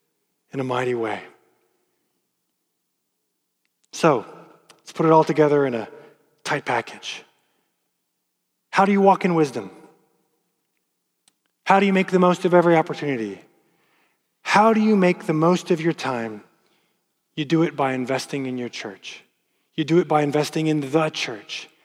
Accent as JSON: {"language": "English", "region": "Texas", "country": "United States", "said": "Now, I'm just from West Texas, so I don't have a dog in that fight."}